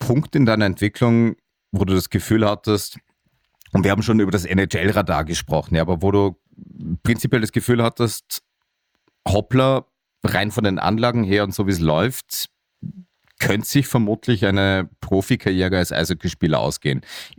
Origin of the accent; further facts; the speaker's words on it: Austria; da sitzen wir als Österreicher ja im selben Schmortopf, wenn man so will.